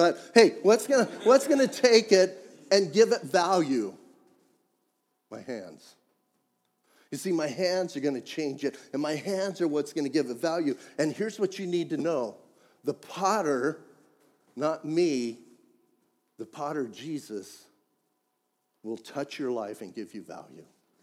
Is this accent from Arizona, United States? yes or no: yes; Bisbee, Arizona, United States; I'm from Bisbee, that world famous city.